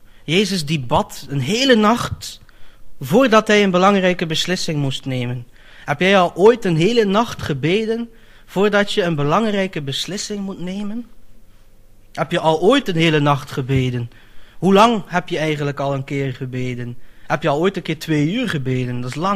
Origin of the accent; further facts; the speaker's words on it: Netherlands; Ik ben maar een Nederlander.